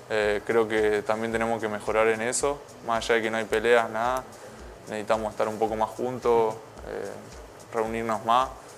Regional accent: Plotier, Neuquén, Argentina; Vengo de Plotier, que también muy tranquilo.

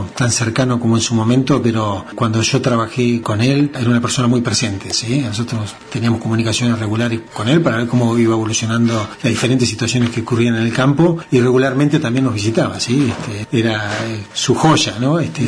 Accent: Argentina

